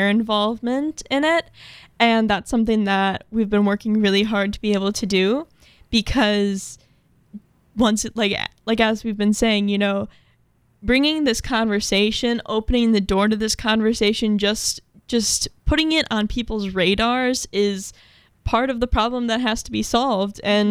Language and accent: English; Racine, Wisconsin, United States; I'm from Racine, so